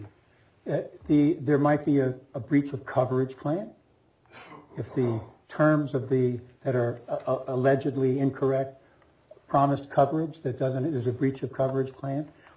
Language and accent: English; Brooklyn, New York, United States; I'm from Brooklyn.